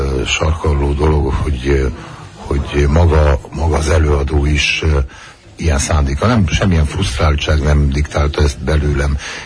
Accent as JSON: {"language": "Hungarian", "town": "Cluj-Napoca", "region": "Cluj County", "country": "Romania", "tie": "born or raised there", "said": "én tulajdonképpen annak idején beleszülettem, és ott nőttem fel, mármint a kolozsvári rádiónál, rádióban"}